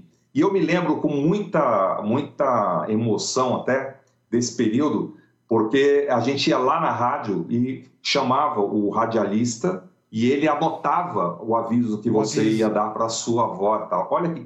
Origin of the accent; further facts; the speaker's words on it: Amazon, Brazil; a gente morava numa cidadezinha pequena, e a gente avisava que ia para o interior da Amazônia, lá onde tinha o seringal da minha avó